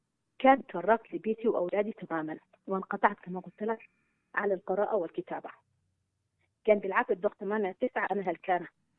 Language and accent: Arabic; Aden, Yemen; أنا نشأت في مجتمع في عدن في ذلك الوقت حركة ثقافية، احترام للوقت، احترام للمواعيد.